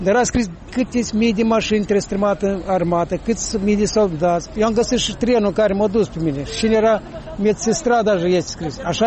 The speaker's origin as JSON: {"language": "Romanian", "region": "Siberia", "country": "Russia", "tie": "born or raised there", "said": "Eu am fost dus în Siberia și acolo am crescut în Siberia."}